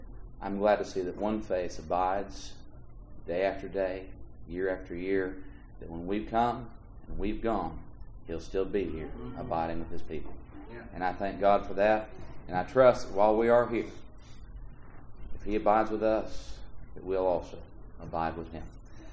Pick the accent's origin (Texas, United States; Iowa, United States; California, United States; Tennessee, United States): Texas, United States; People in Georgia, when they find out we're from Texas, say, I don't like Texas.